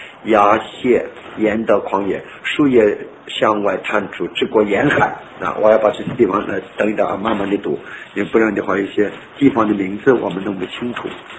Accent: China; 我们中国人说文人相轻四渎二然

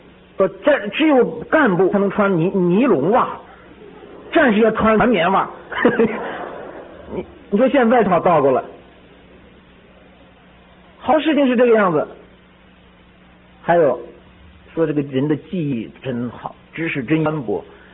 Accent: China; 比方说我们小时候在农村的时候啊，在中国大陆

